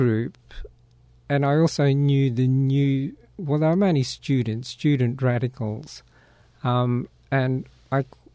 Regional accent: Dimbula, Queensland, Australia; I was rather isolated in growing up in North Queensland.

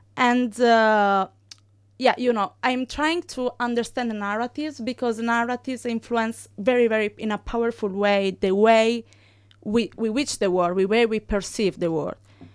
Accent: Sardinia, Italy; English is a second language; I'm from Italy, specifically Sardinia, and I'm a PhD candidate from the University of Perugia. I've studied in Bologna

